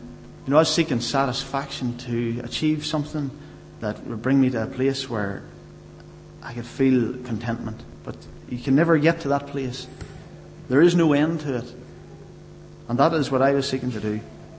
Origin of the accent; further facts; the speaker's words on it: Cookstown, Northern Ireland, United Kingdom; I am from Cookstown, and I still live in Cookstown.